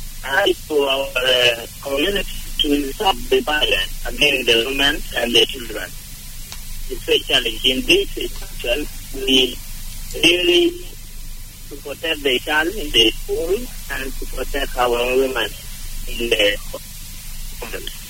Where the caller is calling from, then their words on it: Pajok, Eastern Equatoria, South Sudan; from Pajok.